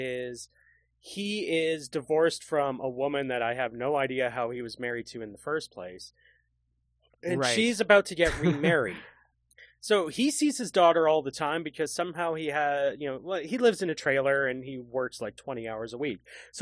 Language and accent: English; Canada; You know, I'm Canadian.